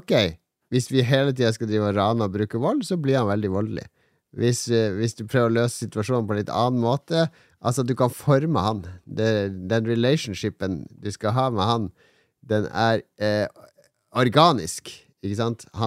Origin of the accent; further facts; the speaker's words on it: Båtsfjord, Finnmark, Norway; also born or lived in Oslo; Jeg er fra Båtsfjorden. Så jeg bodde i Oslo i 30 år da.